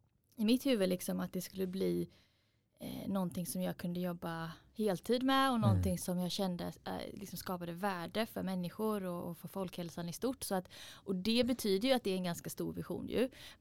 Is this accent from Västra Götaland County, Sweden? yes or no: yes; Gothenburg, Västra Götaland County, Sweden; jag är en apotekare från Göteborg som tagit fram Valleybytes hemma i mitt kök